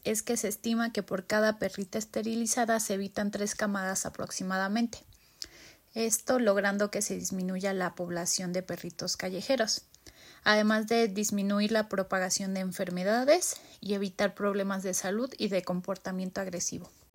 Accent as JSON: {"language": "Spanish", "town": "Guayacocotla", "region": "Veracruz", "country": "Mexico", "said": "soy de Guayacocotla, Veracruz."}